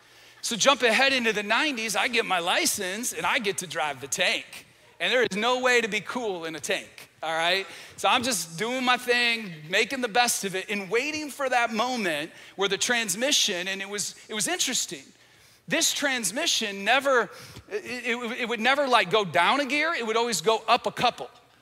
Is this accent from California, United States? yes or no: no; Michigan, United States; I grew up in Michigan